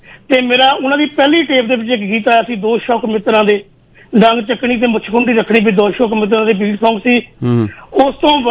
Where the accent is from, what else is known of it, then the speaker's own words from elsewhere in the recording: Rasulpur, Punjab, India; ਮੇਰਾ ਪਿੰਡ ਰਸੂਲਪੁਰ ਹੈ ਜੀ।